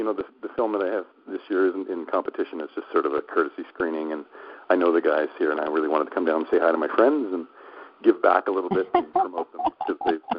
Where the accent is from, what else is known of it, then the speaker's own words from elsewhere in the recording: Calgary, Alberta, Canada; I'm from Calgary, Alberta, and I started out on my 10th birthday.